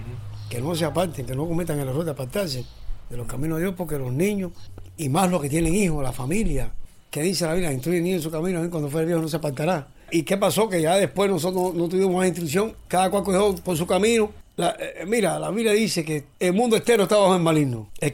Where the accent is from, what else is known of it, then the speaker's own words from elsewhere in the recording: Palmira, Cienfuegos, Cuba; also born or lived in Havana, Cuba; soy de aquí, de Palmira, fui a La Habana